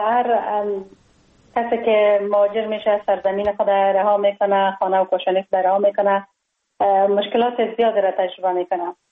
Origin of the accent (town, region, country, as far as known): Kabul, Afghanistan; born there